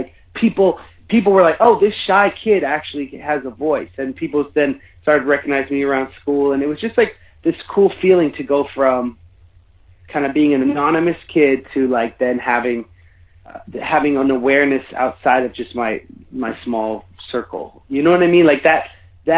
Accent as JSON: {"language": "English", "town": "Oakland", "region": "California", "country": "United States", "tie": "born or raised there", "said": "I like growing up in the Bay Area in Oakland"}